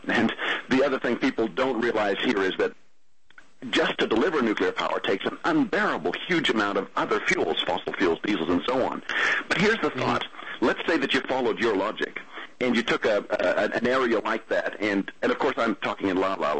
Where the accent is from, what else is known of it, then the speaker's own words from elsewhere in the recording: Canada; now in Australia; I'm actually a Canadian living in Australia, so I don't do the accent very well